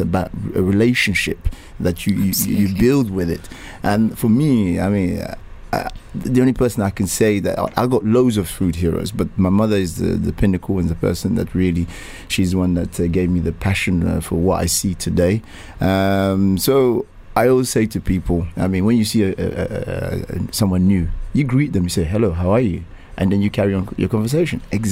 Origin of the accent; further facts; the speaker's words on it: London, United Kingdom; also born or lived in Nigeria; I grew up in London, so basically I was born in Nigeria, grew up in London